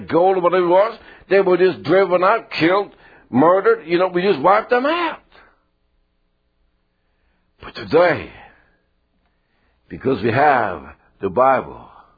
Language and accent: English; Sweden; English is a second language; I was born in Sweden, raised in Sweden, but I've read a lot of Indian books and cowboy books and so on.